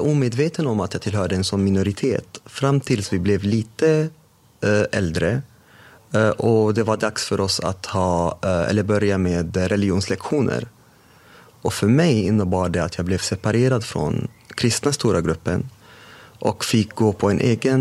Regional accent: Damascus, Damascus Governorate, Syria; Men jag kommer då från Damaskus, alltså världens äldsta stad. där det fortfarande bor människor.

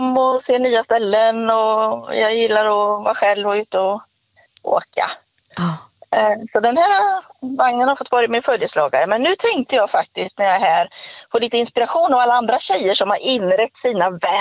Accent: Karlstad, Värmland, Sweden; Jag är inte från Skara, jag är från Karlstad.

